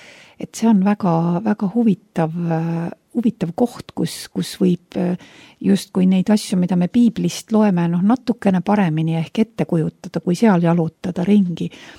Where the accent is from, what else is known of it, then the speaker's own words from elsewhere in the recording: Viljandi, Viljandi County, Estonia; Mina olen Viljandist pärit ja mina olen tõesti väga palju käinud lossimägedes